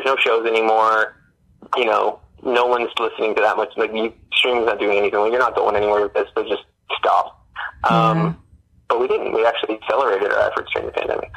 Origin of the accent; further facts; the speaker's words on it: Hamilton, Ontario, Canada; I was from Hamilton Mountain. So I grew up Hamilton Mountain, went to school there at the university, then I went off to Waterloo for my undergrad.